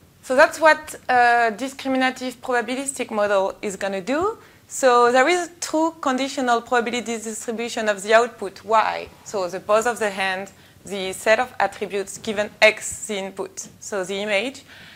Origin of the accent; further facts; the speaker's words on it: France; English is a second language; So English is not my mother tongue, but apparently there is a play word in the title, which is funny, but if you get it, please explain it to me in the end. As a French, don't get it.